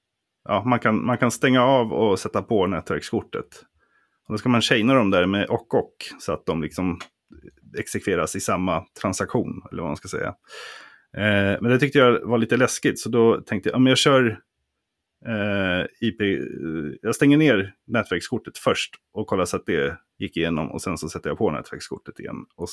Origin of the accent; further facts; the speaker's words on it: Skogås, Stockholm County, Sweden; also born or lived in Poland; Min origin story är jag föddes i Polen i början av 80-talet och kom till Sverige 85. Uppväxt i Stockholm. Södra Stockholm, Skogås, 147 represent.